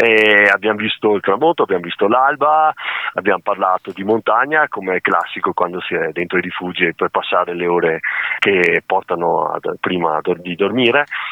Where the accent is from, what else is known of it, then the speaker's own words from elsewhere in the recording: Veneto, Italy; perché da Veneti meglio parlare di prosecco